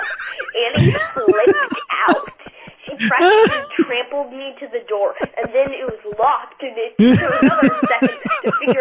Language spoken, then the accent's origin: English; Eugene, Oregon, United States; And we are from Eugene, Oregon.